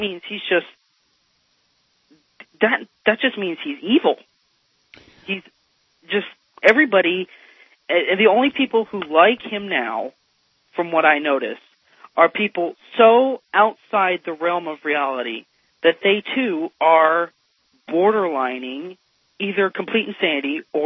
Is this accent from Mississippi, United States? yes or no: no; Texas, United States; I mean, I was born in Texas. I've been bred in Texas. But thank God I was born from a New England family